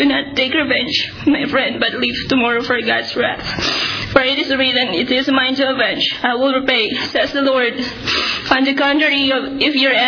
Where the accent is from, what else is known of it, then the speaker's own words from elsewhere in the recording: Philippines; English is a second language; moved away as an adult; now in Canada; I was born in the Philippines and just got here in Canada a year ago to work as a caregiver.